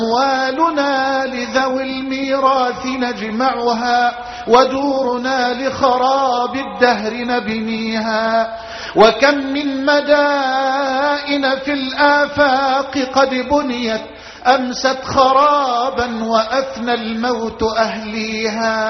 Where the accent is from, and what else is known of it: Egypt